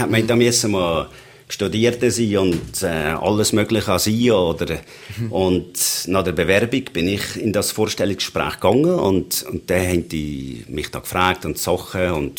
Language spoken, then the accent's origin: German; Valais, Switzerland; Das ist vielleicht auch ein bisschen als Walliser. Man hat ja gerne innerhalb von der Walliser so ein bisschen Kontakt